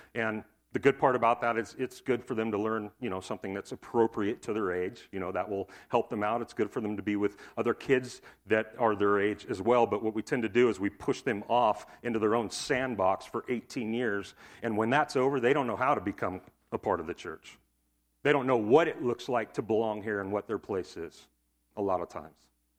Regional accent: United States; Because I am an American and I'm independent and I like doing what I want, when I want, how I want.

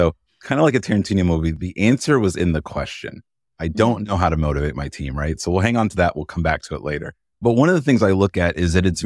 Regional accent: New York, United States; I'm a big Yankees fan because I'm from New York.

